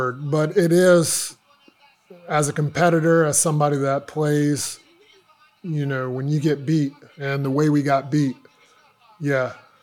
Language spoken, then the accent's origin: English; United States; And also me as an American understanding it's okay to give these guys the ball.